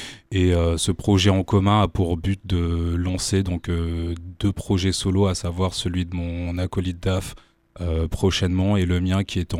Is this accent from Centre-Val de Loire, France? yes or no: yes; Orléans, Centre-Val de Loire, France; Je suis originaire d'Orléans